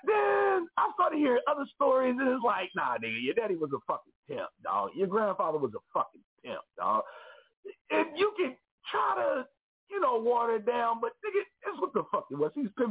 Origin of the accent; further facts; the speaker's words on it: Kansas City, Missouri, United States; now in Philadelphia, United States; I'm from Kansas City, Missouri, not from Philadelphia. I live in Philadelphia now, but this is where I'm from.